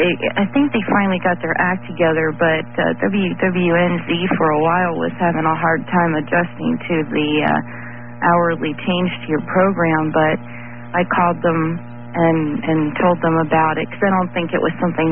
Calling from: Orlando, Florida, United States; from Orlando. Glad to have gotten through to you.

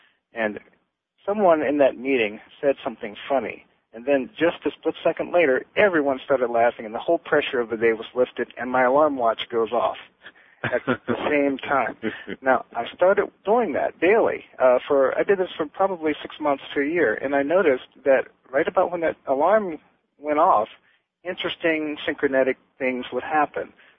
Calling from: Las Vegas, Nevada, United States; I'm calling you from Las Vegas, Nevada.

